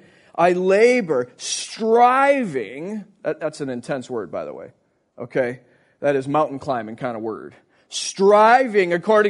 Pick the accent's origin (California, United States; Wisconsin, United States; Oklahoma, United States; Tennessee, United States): Wisconsin, United States; You know, I'm from Wisconsin, so you have to kind of walk with me today. We're straight-ahead kind of people, okay? Because you don't survive in minus 20 if you're not serious about walking